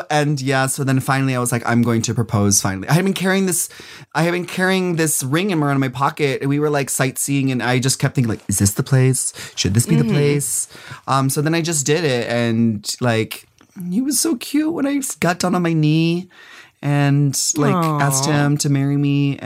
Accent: Minnesota, United States; I'm from Minnesota.

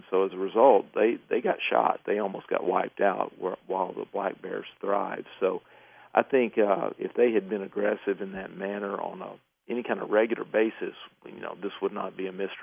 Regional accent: Texas, United States; It's an animal that where I grew up in East Texas, it was just, everybody just knew they were real.

